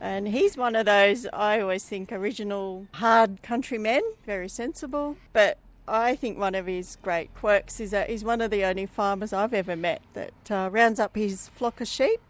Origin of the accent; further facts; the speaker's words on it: Parkes, New South Wales, Australia; I'm from Parkes, New South Wales.